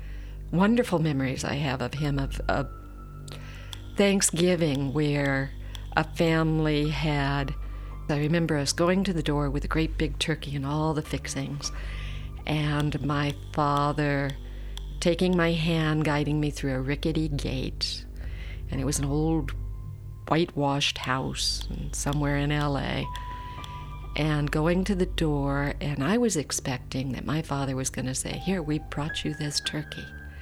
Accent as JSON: {"language": "English", "town": "Birmingham", "region": "Alabama", "country": "United States", "tie": "born there", "said": "I was born in Birmingham."}